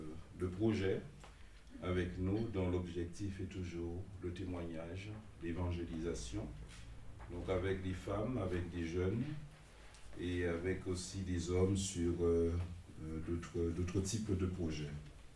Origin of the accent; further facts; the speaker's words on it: Guadeloupe, France; nous venons de la Guadeloupe. Et nous servons le Seigneur depuis quelques années en France